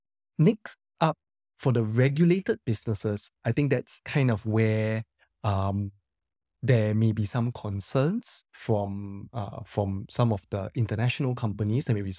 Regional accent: Singapore; Well, I might be biased, right? Because I'm Singaporean.

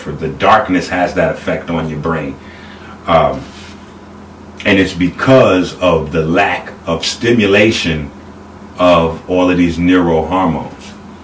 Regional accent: Bronx, New York, United States; I'm from New York. I'm from the Bronx, 158th Street.

